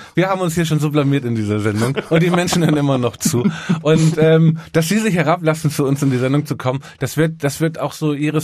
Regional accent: Hamburg, Germany; ich komme ja aus Hamburg. Da gibt's die kleinen karamellisierten Kartoffeln dazu.

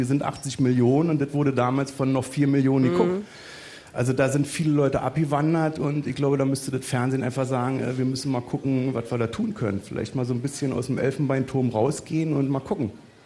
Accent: Berlin, Germany; ich bin in Neukölln geboren, im Wedding bin ich dann aufgewachsen und später, wir haben auch mal auf dem Land gewohnt, irgendwie in der Nähe von Heidelberg

